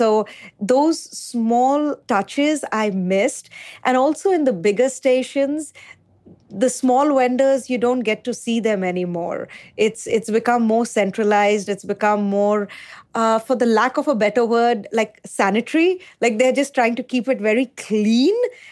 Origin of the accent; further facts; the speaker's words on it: India; So to me, I grew up in India.